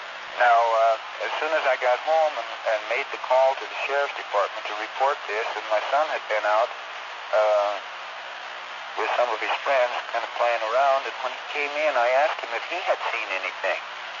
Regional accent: Oregon, United States; Incidentally, years back, I'm from Eastern Oregon Desert Country.

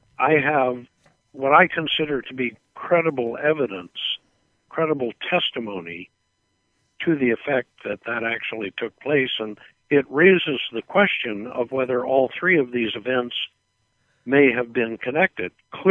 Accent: Missouri, United States; born there; I was born in Missouri 68 years ago

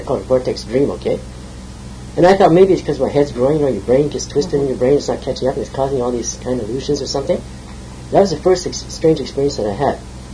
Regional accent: Dunnville, Ontario, Canada; born there; I'm 71 years old, and my life starts back right from the very beginning. I was born in Dunnville, 1946. My parents are both from west of Thunder Bay.

